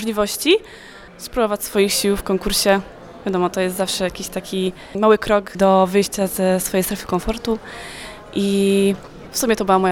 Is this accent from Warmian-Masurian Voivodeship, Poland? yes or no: yes; Miłakowo, Warmian-Masurian Voivodeship, Poland; przyjechałam z mojej miejscowości Miłakowo, 50 km od Olsztyna. Właśnie pracuję w Miłakowskim Domu Kultury, w mojej rodzinnej miejscowości.